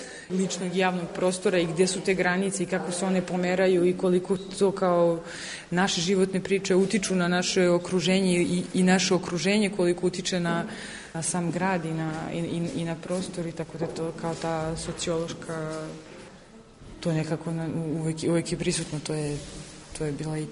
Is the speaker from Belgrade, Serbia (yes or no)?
yes; Belgrade, Serbia; also born or lived in Čačak; now in Marseille, France; Ja sam rođena u Čačku, onda sam odrasla u Beogradu i sada trenutno živim u Marseju.